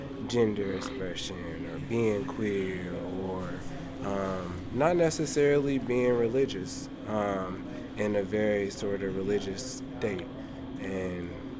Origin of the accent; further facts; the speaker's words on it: Indianapolis, Indiana, United States; You know, I really love that I'm from Indianapolis because I love my family and I love that I do feel connected. Like, I know what's going on in the city.